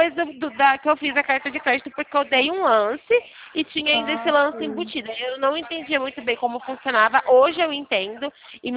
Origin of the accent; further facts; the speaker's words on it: Sumaré, São Paulo, Brazil; Eu sou, na verdade, aqui de Sumaré, interior de São Paulo.